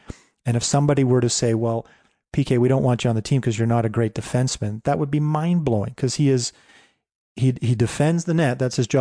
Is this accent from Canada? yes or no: yes; Canada; I'm a Canadian, so, you know, hockey is in my blood. I probably learned to skate before I could walk.